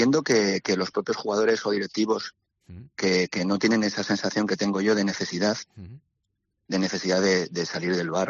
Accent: Valencian Community, Spain; por los valencianos, que somos del Athletic

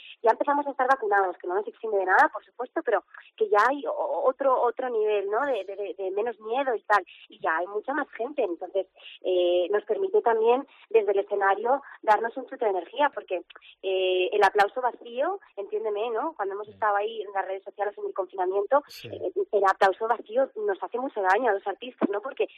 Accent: Santander, Cantabria, Spain; Pero Santander es mi tierra

